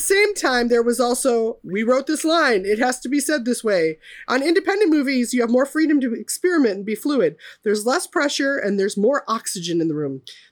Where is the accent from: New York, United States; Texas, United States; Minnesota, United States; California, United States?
Minnesota, United States; I know I say bagel wrong. That's fine. Again, I am from Minnesota. I can't help myself.